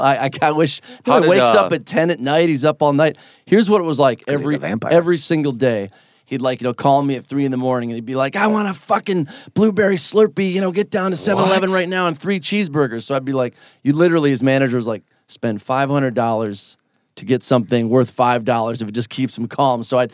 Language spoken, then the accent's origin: English; Detroit, Michigan, United States; I grew up on the East Side, so I'm from Detroit.